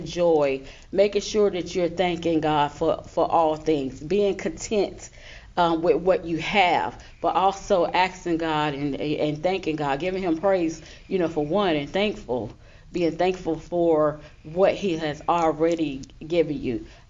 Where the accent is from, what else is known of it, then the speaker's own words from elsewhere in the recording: Newport News, Virginia, United States; So even as a young child, I gave myself to Christ as a young girl growing up in Newport News, Virginia.